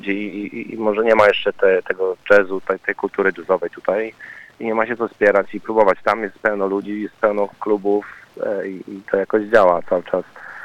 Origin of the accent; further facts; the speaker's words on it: New Zealand; jestem z Nowej Zelandii